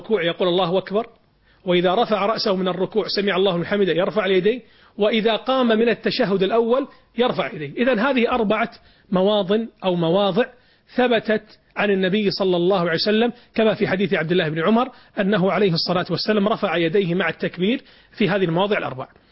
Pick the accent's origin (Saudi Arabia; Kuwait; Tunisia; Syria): Kuwait; مثل عندنا في الكويت هنا، يعني كثير من الناس يقلب الغين قاف والقاف غين